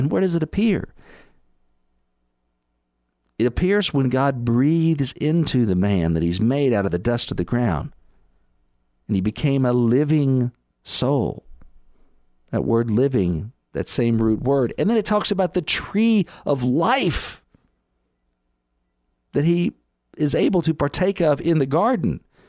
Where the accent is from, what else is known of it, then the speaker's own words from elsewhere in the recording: Lexington, Kentucky, United States; Now, the only time that the Final Four was here in Lexington, where I'm broadcasting from, my hometown, was 1985